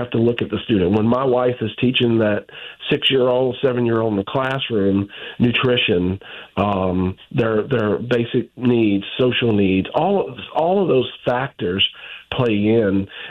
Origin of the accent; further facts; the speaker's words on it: Louisiana, United States; If you're born and raised in Louisiana, you have to be incredibly proud of New Orleans and our state